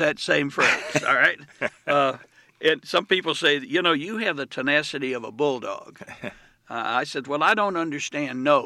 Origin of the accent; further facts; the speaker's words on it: the South, United States; Well, I didn't grow up in Dallas, but I grew up in the South, so not much changes.